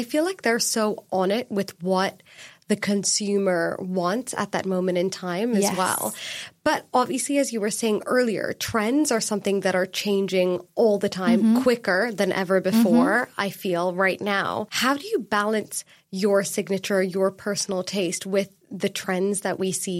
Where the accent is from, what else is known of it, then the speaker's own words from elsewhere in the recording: Hong Kong; So we are from Hong Kong.